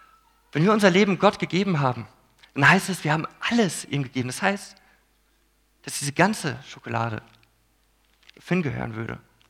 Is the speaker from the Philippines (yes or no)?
yes; Philippines; Ich bin auf den Philippinen aufgewachsen.